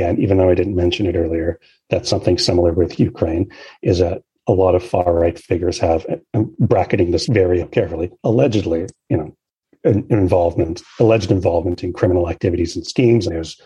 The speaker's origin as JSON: {"language": "English", "country": "Canada", "said": "Canada, my home country"}